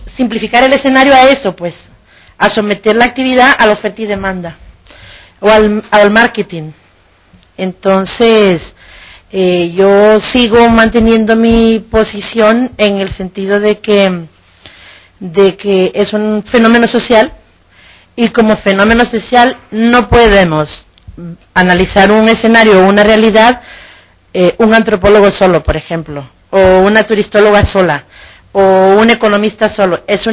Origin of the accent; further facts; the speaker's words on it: Honduras; porque me ha permitido de alguna manera entender algo que es esencial en Honduras. Honduras inicialmente fue un país eminentemente agrícola, y la agricultura para mis paisanos es